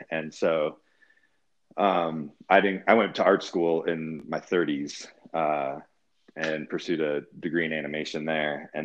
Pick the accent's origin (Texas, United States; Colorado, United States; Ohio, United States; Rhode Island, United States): Colorado, United States; Colorado Springs; also born or lived in Nebraska; I grew up in Colorado Springs. I was actually born in Nebraska, but my family moved to Colorado Springs before I turned one, had celebrated my first birthday there.